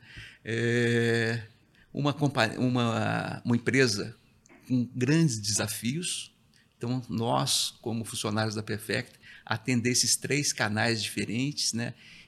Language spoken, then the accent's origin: Portuguese; Poços de Caldas, Minas Gerais, Brazil; also born or lived in Uberaba; A gente morava em Poços de Caldas, sul de Minas, nós somos de Uberaba, no Triângulo, mas passei até os 14 anos, a gente morou em Poços de Caldas.